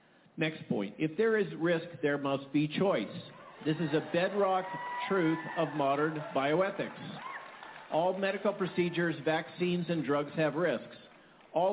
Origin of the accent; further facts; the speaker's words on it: Goleta, California, United States; also born or lived in Palo Alto, United States; I was born in Palo Alto, raised in Goleta, California. But when I returned to my birth state, I hardly recognize it.